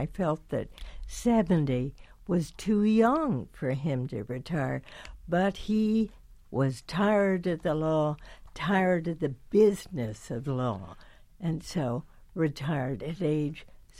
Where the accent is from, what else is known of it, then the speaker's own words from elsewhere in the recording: Washington, District of Columbia, United States; You know, Leonard, when I was a little girl growing up in Washington, I actually went to the home of the owner of the Washington Senators, Clark Griffith, for a Halloween begathon.